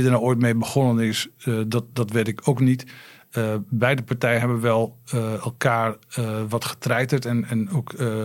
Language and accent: Dutch; Nieuw-Amsterdam, Drenthe, Netherlands; Ik kom zelf uit Nieuw-Amsterdam en ik ben ook wel eens gek aangekeken in Nieuw-Amsterdam. Terwijl ik een echte Nieuw-Amsterdammer ben.